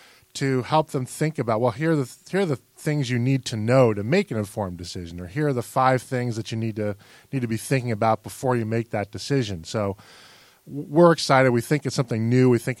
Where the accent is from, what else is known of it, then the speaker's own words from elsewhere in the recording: New England, United States; accent: New England; So I grew up in New England, and despite the fact I've lost most of my accent, though, if I have a couple of beers, it comes back.